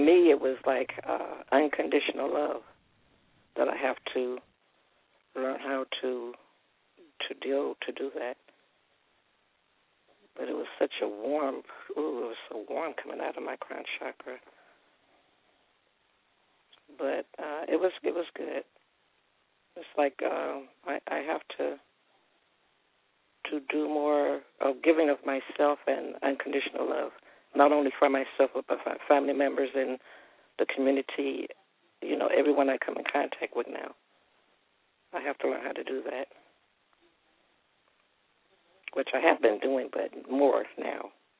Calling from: Cleveland, Ohio, United States; from Cleveland, Ohio.

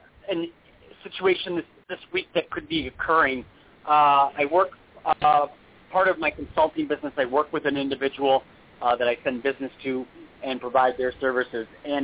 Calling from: California, United States; I'm from California.

